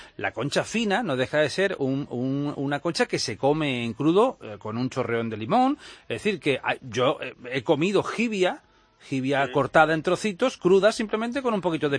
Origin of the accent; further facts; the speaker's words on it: Málaga, Andalusia, Spain; Así somos los malagueños.